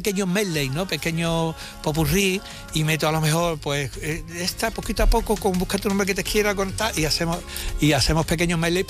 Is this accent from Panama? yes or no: no; Seville, Andalusia, Spain; me gusta, me siento muy, muy sevillano, muy andaluz, muy español.